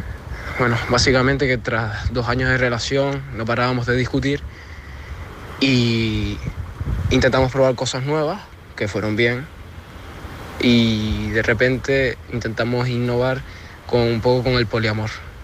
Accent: Castile and León, Spain; soy de Castilla y León.

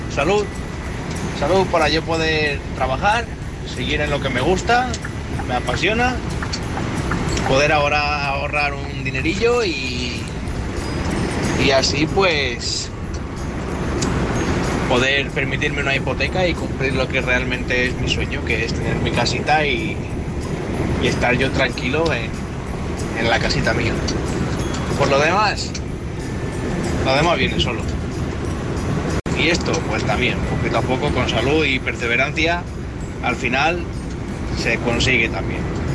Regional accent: Madrid, Community of Madrid, Spain; de Madrid, tengo 25 años, soy camionero

